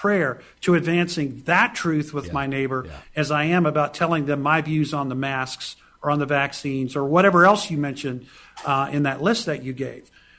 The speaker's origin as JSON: {"language": "English", "country": "United States", "said": "And I know that in my own heart, as an American, as I said earlier, just appreciating the richness of the freedoms we have"}